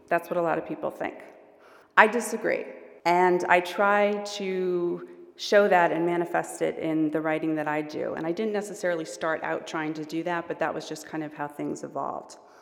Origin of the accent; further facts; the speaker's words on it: Boston, Massachusetts, United States; now in Seattle, United States; I live in Seattle now, but I was living in Seattle at the time, but I'm from Boston.